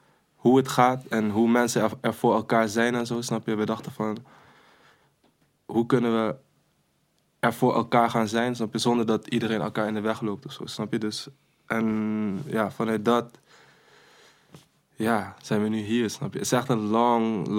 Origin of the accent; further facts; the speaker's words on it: Nijmegen, Gelderland, Netherlands; We komen uit Nijmegen. Die shit is daar ontstaan, man.